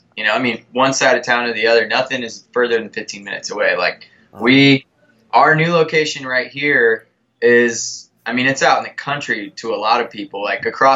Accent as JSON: {"language": "English", "town": "The Woodlands", "region": "Texas", "country": "United States", "tie": "born or raised there", "said": "I grew up just north of Houston, actually not too far from Corkscrew, before Corkscrew was around, a town called the Woodlands."}